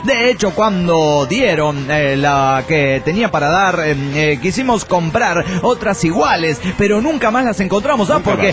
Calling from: Toluca, State of Mexico, Mexico; de Toluca, México

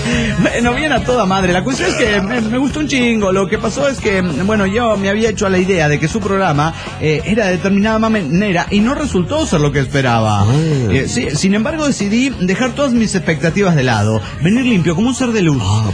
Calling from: Calchaquí, Santa Fe, Argentina; de Calchaquí, Argentina.

